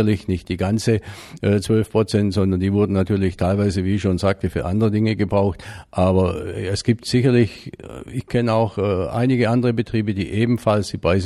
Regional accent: Baden-Württemberg, Germany; wenn ich jetzt da an meine Heimat denke, an die Schwäbische Alb und auch an den Schwarzwald

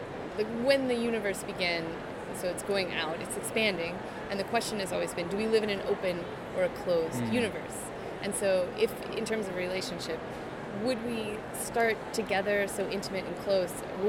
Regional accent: Albuquerque, New Mexico, United States; I'm from Albuquerque, if that contextualizes it at all as place.

